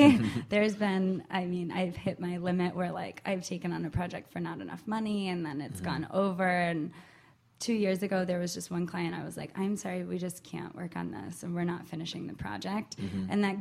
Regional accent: New York, United States; Upstate New York. Yeah. So right outside of the Adirondacks.

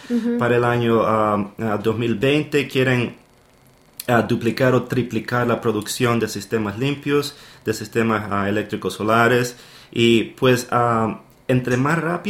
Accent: El Salvador; born there; moved away as an adult; Pues yo nací en El Salvador en el año, bueno, en los años 80.

